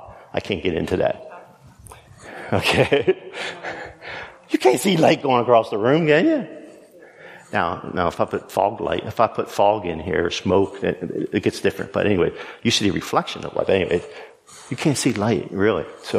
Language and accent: English; Wrightsville, Pennsylvania, United States; also born or lived in New York; I was born in New York. I moved to Wrightsville, fifth grade. I grew up in 128 Orange Street, Wrightsville, Pennsylvania, 17368, I think is the zip code.